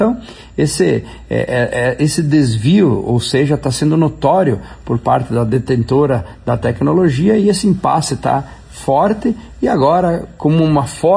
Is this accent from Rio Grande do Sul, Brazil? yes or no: yes; Rio Grande do Sul, Brazil; ninguém mexeu e aumentou tanto a produção no mundo como nós brasileiros, principalmente gaúchos. Aqui no Rio Grande do Sul